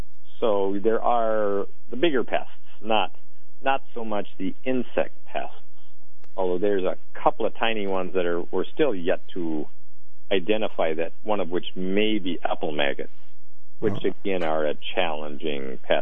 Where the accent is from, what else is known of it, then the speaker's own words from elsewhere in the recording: Midwest, United States; I mean, basically, I grew up back in the Midwest climbing some of these trees.